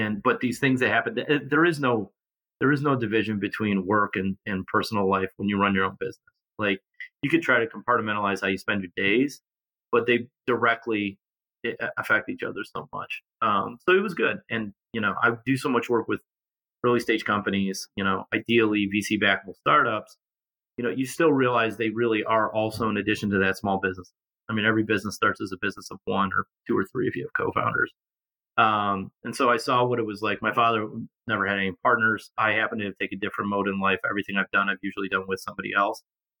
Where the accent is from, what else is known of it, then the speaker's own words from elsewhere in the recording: Canandaigua, New York, United States; also born or lived in Rochester, New York; I grew up in Rochester, New York. And then when I was getting ready to enter grade school, my family moved to a farm town in the Finger Lakes called Canandaigua. It was a big change from the city